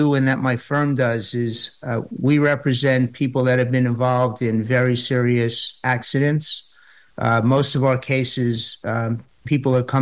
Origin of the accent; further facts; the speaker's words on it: Rockville Centre, New York, United States; Well, I grew up in Long Island, so not too far from where you guys are located, originally in Rockville Center.